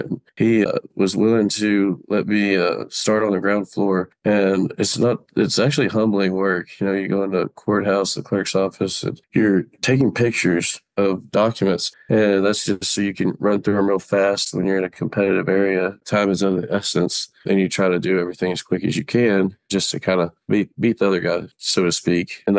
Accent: Colleyville, Texas, United States; I actually spent most of my childhood in Colleyville, Texas, a suburb of the Dallas-Fort Worth area

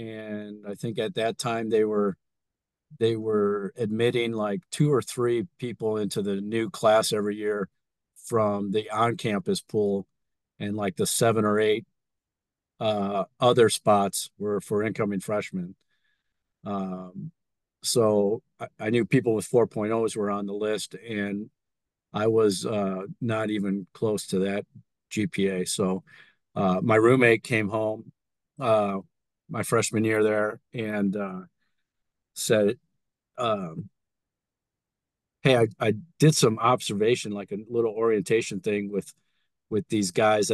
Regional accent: Highland, Indiana, United States; I'm originally from Highland, Indiana. Shout out to all you listening that are from the region. I grew up, born and raised in Highland, Indiana.

